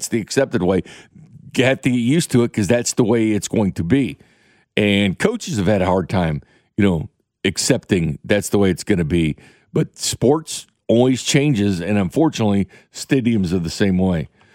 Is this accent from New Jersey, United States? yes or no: no; Kansas City, Missouri, United States; You still want to see it do good because we are all still from Kansas City, and Kansas City, Missouri, very important to what the area is.